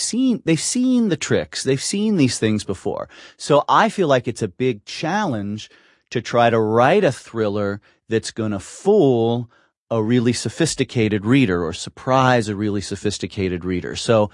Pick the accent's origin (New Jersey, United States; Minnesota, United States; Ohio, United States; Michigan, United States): Ohio, United States; Cincinnati; It's weird because I grew up here in Cincinnati, so and in Westwood, so I felt like my growing up was urban.